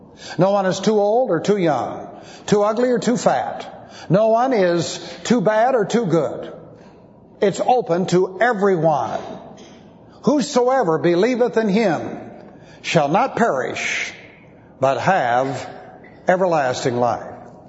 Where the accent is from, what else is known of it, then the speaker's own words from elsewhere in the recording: Beverly Hills, California, United States; I grew up in Beverly Hills, and in Beverly Hills was the Los Angeles Country Club.